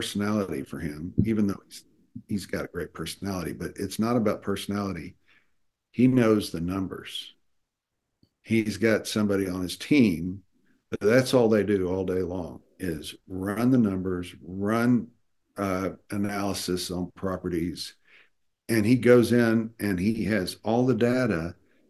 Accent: Dallas, Texas, United States; I grew up in Dallas. I had lots of contacts. I just did. I just did. So I just knew lots of people in Dallas on all different levels

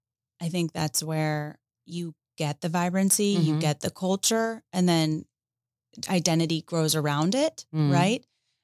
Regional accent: Boca Raton, Florida, United States; Boca Raton.

